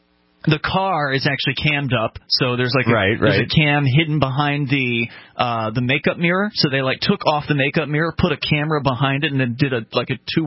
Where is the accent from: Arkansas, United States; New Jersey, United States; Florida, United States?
Florida, United States; when I was growing up in Florida, in the suburbs, there was, like, obvious neighborhoods, so they have walls around them